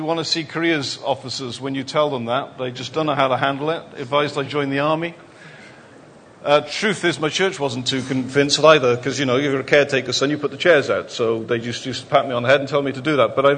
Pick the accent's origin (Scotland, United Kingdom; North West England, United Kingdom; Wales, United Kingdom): Wales, United Kingdom; Penarth; born and brought up in Penarth, just down the road.